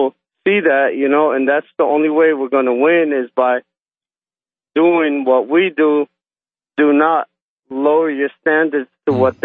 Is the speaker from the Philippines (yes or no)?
no; Yemen; I'm Muslim. I'm from Yemen.